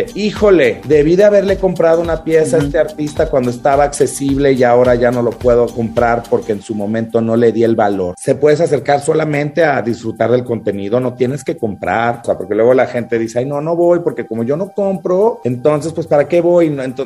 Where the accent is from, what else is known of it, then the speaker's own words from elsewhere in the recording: Guadalajara, Jalisco, Mexico; tenemos que sentirnos muy orgullosos de la creatividad que tenemos que ofrecer como tapatíos